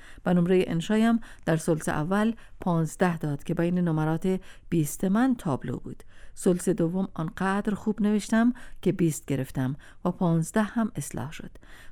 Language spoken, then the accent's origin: Persian; Afghanistan; also born or lived in Iran; چشم‌ها و لهجه‌ام داد می‌زد که افغانستانیم.